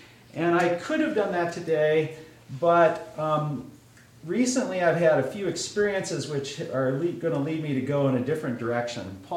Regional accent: Washington, United States; now in Fargo, United States; my local community of Fargo, the state of North Dakota, my home state of Washington

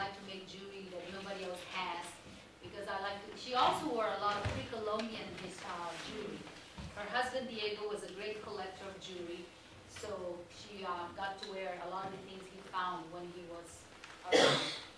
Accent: Brazil; also born or lived in Mexico; I lived in Mexico. That's where I met my husband, Zarco. I'm actually from Brazil, South America.

